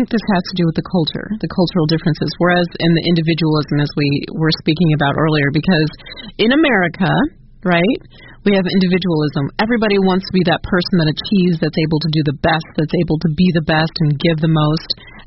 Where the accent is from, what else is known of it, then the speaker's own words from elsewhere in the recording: United States; now in China; To be honest, as an American, you know, I'm in China, and I actually really like and respect the way Chinese people do things.